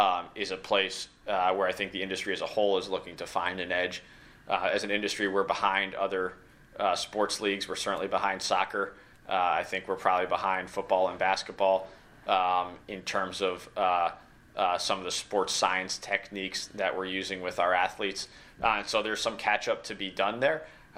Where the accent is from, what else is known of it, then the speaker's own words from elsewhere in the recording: Northeast, United States; This was new to me because I grew up in the Northeast